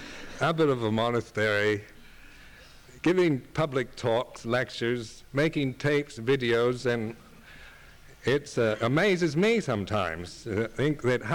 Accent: United States; Then I blamed the United States, being an American.

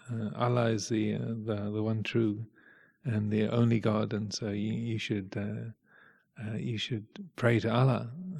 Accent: England, United Kingdom; growing up in England and being raised in the Church of England Christianity milieu, in that fold

